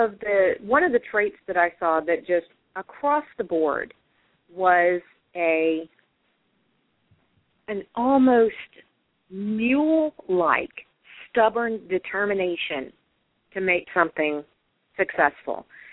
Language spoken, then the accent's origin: English; the South, United States; I'm born and bred in the South